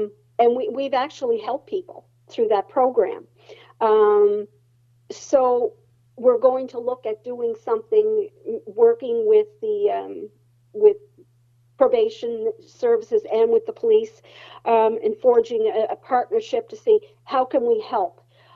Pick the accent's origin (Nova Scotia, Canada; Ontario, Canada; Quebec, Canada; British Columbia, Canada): Nova Scotia, Canada; Glace Bay; But I'm from Glace Bay, but it's happening in Sydney.